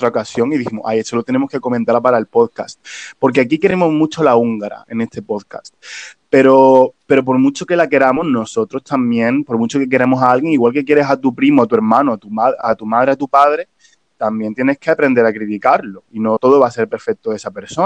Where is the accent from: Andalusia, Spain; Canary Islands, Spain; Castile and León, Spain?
Andalusia, Spain; Cádiz; somos los dos de Chiclana de la Frontera. Bueno, yo vivo en Chiclana de la Frontera, pero yo me considero gaditano hasta la muerte.